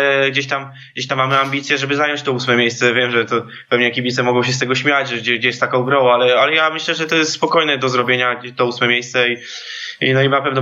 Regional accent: Tarnów, Lesser Poland, Poland; bo ja jestem z Tarnowa, gdzieś tam spod Tarnowa

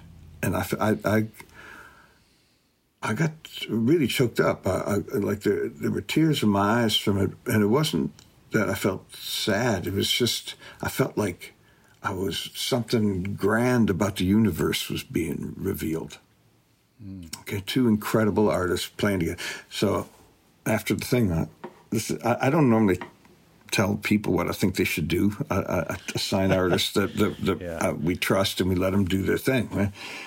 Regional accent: Detroit, Michigan, United States; Well, I'm from Detroit, so … played at my high school

